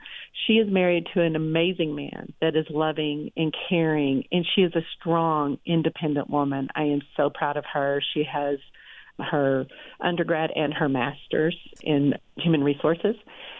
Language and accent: English; the South, United States; I realized that either I can stay here, and I grew up in the South, and live in a trailer house with a man that verbally abuses me